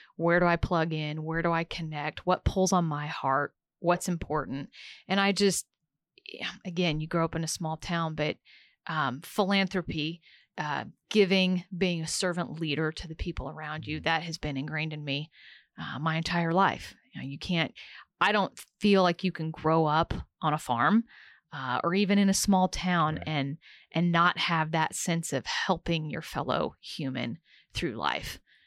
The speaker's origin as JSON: {"language": "English", "town": "Holton", "region": "Kansas", "country": "United States", "tie": "born or raised there", "said": "I frequently say I'm just a country girl from Kansas. Mm. But growing up, I grew up in Holton, about 30 miles north of Topeka on Highway 75."}